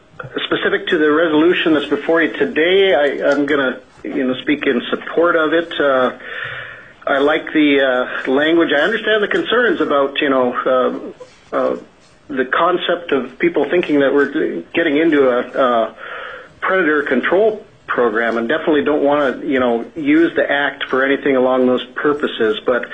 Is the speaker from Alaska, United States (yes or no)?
yes; Sitka, Alaska, United States; I'm from Sitka